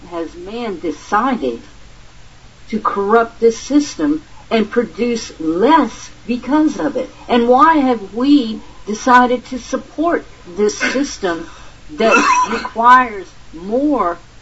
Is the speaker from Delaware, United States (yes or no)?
no; Louisiana, United States; You know, I was raised in Louisiana, Honey Island Swamp